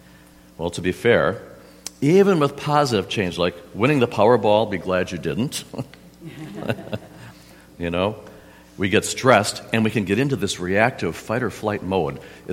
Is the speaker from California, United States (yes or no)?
no; Wisconsin, United States; moved away; And I never imagined in a million years I would leave Wisconsin, my hometown, right?